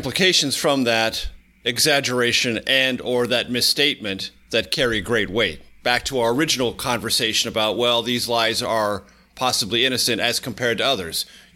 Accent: San Diego, California, United States; KFMB in my hometown of San Diego

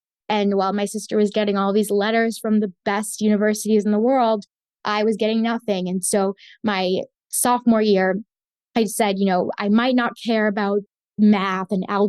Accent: Florida, United States; I was born and raised in Florida. I'm an identical twin, so I'm a gemela. My mother is an immigrant from Colombia.

